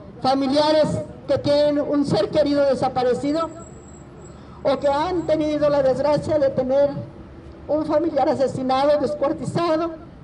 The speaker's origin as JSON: {"language": "Spanish", "country": "Mexico", "said": "nos quejábamos todos de la situación que estábamos viviendo como mexicanos"}